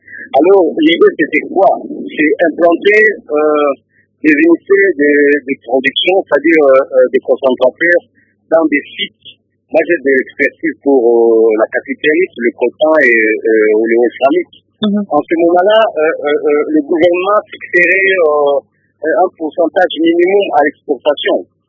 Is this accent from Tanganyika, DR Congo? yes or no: no; Goma, North Kivu, DR Congo; Moi, je suis de Goma, précisément dans l'est de la République démocratique du Congo.